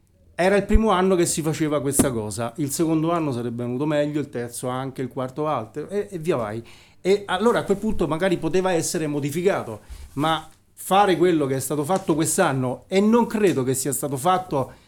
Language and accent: Italian; Rome, Lazio, Italy; vengo da Roma, ho girato tantissimi mercatini di Natale